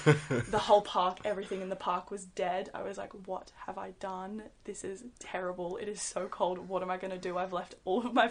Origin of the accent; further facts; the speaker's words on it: Australia; now in Potsdam, Germany; I'm 22 and from Australia, and I'm currently studying in Potsdam for 12 months.